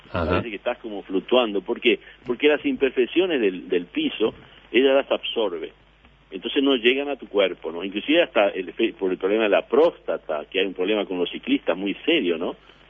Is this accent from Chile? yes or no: no; Uruguay; Yo conozco el PET de ahí, de Uruguay, cuando era chico, porque había ropa de poliéster.